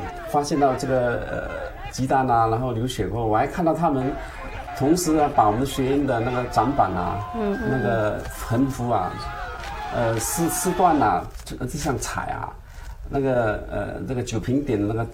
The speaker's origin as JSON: {"language": "Chinese", "country": "Singapore", "tie": "born or raised there", "lives_now": "United States", "said": "对，土生土长的新加坡人。"}